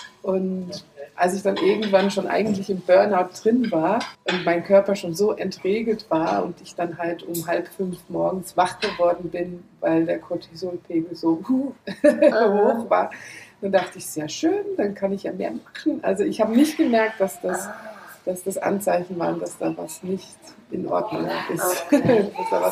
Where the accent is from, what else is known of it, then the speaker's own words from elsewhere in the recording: Netherlands; German is a second language; moved away as an adult; now in Germany; ich komme ursprünglich aus den Niederlanden. Vielleicht hört man es auch manchmal. Und ich habe dort auch Forstwissenschaft und Naturschutz studiert.